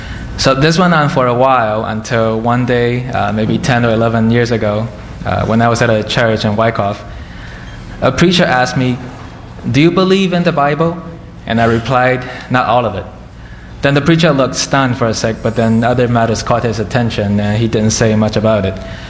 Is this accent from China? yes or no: yes; China; When I was growing up in China, I used to go to church with my grandma and my mother